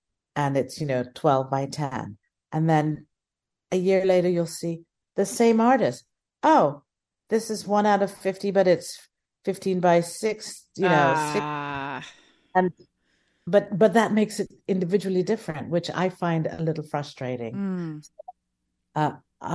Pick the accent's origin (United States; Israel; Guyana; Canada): Guyana; I'm from Guyana. Who are my Guyanese artists?